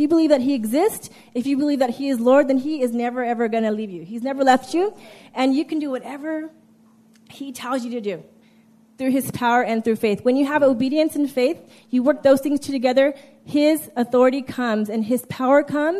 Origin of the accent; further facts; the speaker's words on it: Los Angeles, California, United States; We are from East LA, so don't be afraid.